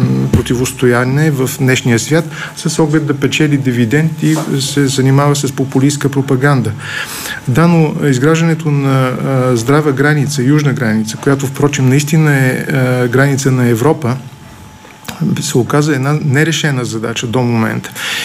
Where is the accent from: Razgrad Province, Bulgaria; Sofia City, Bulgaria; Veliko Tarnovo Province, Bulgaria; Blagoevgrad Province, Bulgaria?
Sofia City, Bulgaria; Sofia; Роден съм в София, израствал съм в София